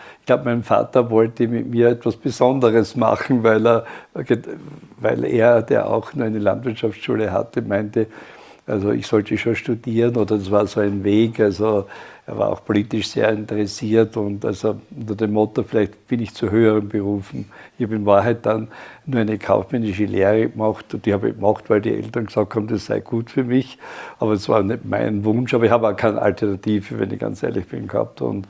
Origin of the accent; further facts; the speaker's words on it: Gnas, Styria, Austria; meine Kindheitserinnerungen, die ich in Gnas, meinem Heimatort, verbracht habe